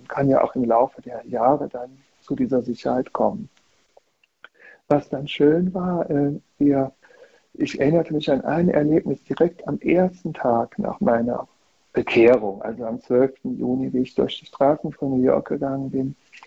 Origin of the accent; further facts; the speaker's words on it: Germany; Ich wollte wieder zurück nach Deutschland, in meine Heimat